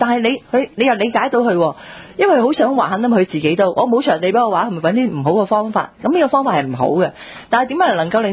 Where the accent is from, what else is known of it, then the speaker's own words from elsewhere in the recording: Hong Kong; 咁我哋香港人都反而唔係即係生都係生一個